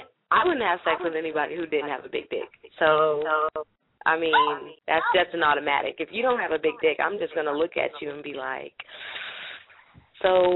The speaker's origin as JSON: {"language": "English", "region": "California", "country": "United States", "lives_now": "Texas, United States", "said": "I'm from California, but I'm currently living in Texas."}